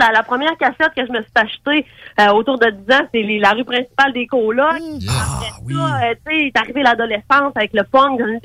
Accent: Dolbeau, Quebec, Canada; Oui, je viens

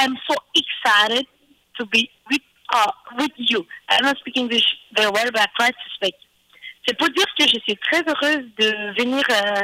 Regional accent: Belgium; moi, je vis en Belgique, j'ai grandi en Belgique, j'ai fait mes études en Belgique.

